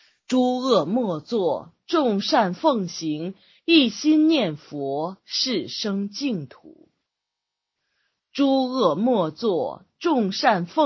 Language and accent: Chinese; Tibet, China; 譬如有部分人想把我的家乡西藏划割开来了